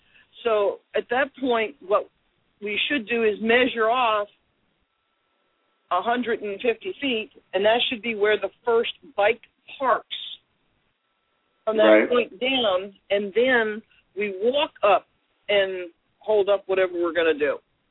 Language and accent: English; New York, United States; that was actually in my hometown, Dutchess County, New York. And because it was my hometown